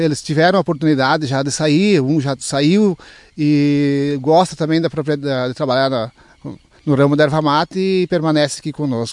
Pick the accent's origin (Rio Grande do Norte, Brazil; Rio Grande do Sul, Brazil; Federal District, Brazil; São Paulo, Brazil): Rio Grande do Sul, Brazil; Arvorezinha; born there; mas eu já nasci aqui em Arvorezinha e faz um bom tempo que a gente reside aqui em Arvorezinha.